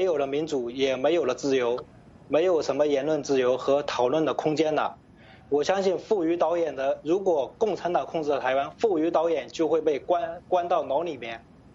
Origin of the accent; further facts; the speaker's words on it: China; now in United States; 对于我这一个从大陆出来的人来讲